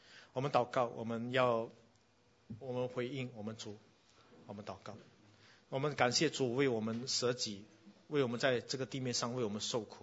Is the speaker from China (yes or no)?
no; Singapore; 我们新加坡人有英文